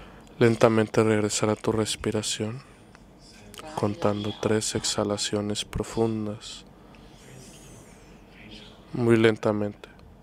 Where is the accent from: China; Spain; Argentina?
China; Yo vengo de China